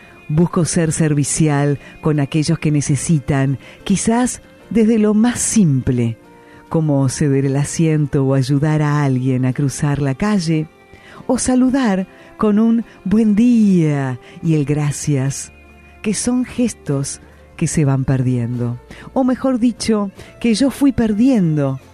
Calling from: Lanús, Buenos Aires Province, Argentina

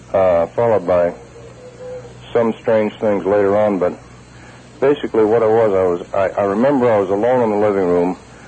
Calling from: Tucson, Arizona, United States; Tucson, Arizona.

